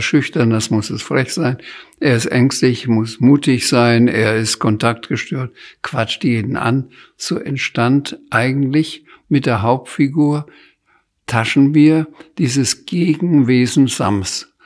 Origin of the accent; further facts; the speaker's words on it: Bamberg, Bavaria, Germany; Ich kann in Bamberg durchaus durch die Stadt gehen, in meiner Heimatstadt